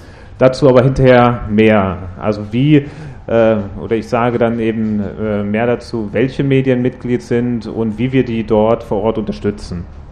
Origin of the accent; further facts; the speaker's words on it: Germany; Ich komme aus Deutschland, wo auch das Koordinationsbüro der IMH sitzt.